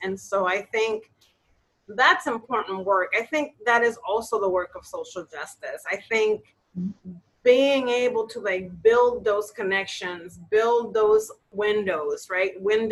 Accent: Dominican Republic; But you know, like, growing up in the Dominican Republic, my dad, like, his business was television.

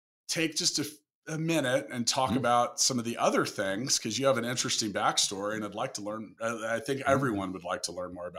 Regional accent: Kansas City, Missouri, United States; That's my hometown, that's Toby's hometown

